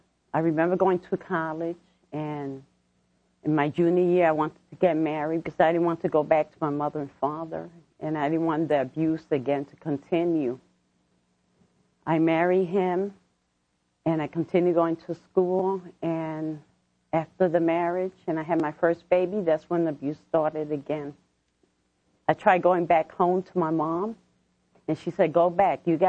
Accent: New York City, New York, United States; born there; I was born in New York City, and I want to share my testimony.

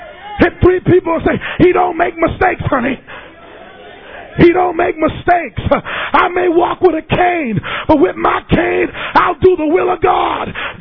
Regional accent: Hartford, Connecticut, United States; I'm from Hartford, Connecticut

